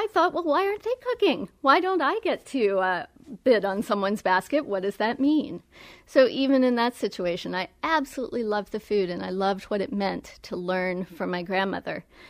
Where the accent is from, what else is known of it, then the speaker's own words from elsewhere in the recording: Appalachia, United States; I'm originally from Appalachia, so it's part of the South, but it's a part of the South that isn't always connected, isn't always counted.